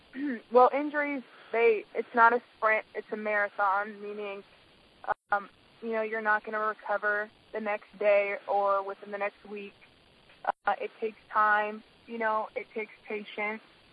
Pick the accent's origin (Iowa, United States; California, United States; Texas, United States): California, United States; now in Chicago, United States; Aside from, you know, obviously I'm from California, so they don't have that California sunshine all the time.